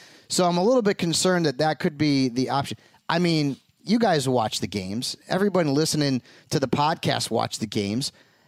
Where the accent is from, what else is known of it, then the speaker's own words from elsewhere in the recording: Connecticut, United States; from the East Coast, you know, I'm from Connecticut.